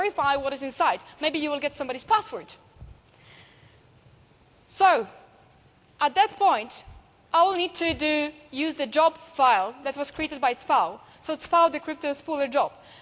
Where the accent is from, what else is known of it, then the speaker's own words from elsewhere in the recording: Poland; English is a second language; Yes, I'm from Poland, so a couple of things are happening.